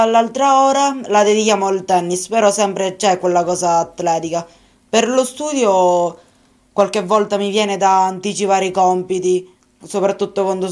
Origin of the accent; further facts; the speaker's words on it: Milazzo, Sicily, Italy; vengo da Milazzo